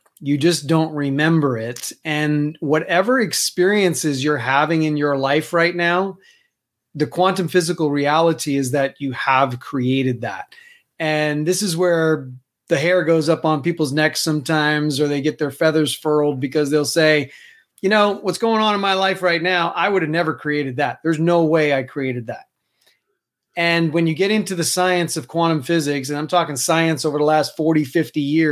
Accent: New York City, New York, United States; moved away; I grew up in New York City, moved to Colorado for the skiing, went to school out there, raised a family

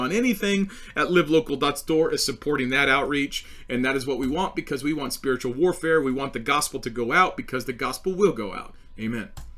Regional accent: United States; I'm an American, I say, okay, rule of law.

